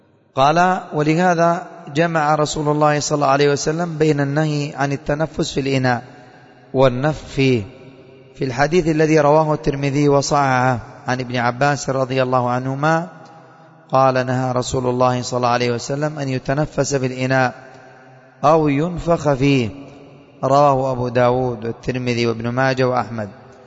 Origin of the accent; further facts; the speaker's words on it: Yemen; وعندنا اليمنيين كما يقال كرش